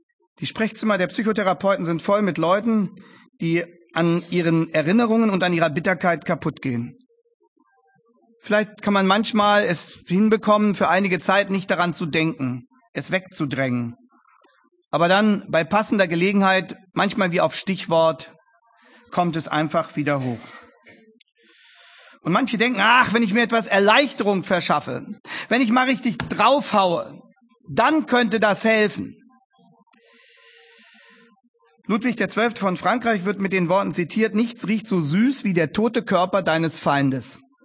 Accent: Langenhagen, Lower Saxony, Germany; wurde mein Heimatort Langenhagen, also hier im Norden von Hannover, von einer Tragödie aufgewühlt

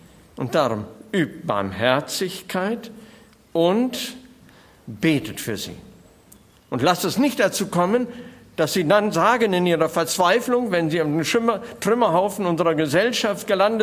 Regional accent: North Rhine-Westphalia, Germany; gebürtig aus Münsterland und bin im katholischen Elternhaus groß geworden.

